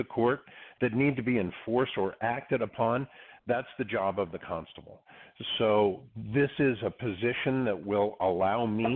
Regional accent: Tucson, Arizona, United States; also born or lived in Northern California; I was born and raised down in Tucson. Tucson is a great place to grow up.

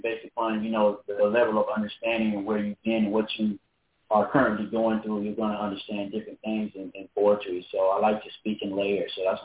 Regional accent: Florida, United States; Growing up in Central Florida, my mom was a Jehovah's Witness, and we weren't allowed to associate with a lot of the kids at school.

